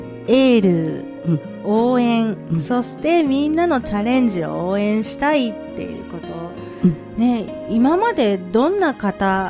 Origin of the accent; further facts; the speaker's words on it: Mie, Japan; あの私地元三重なんですが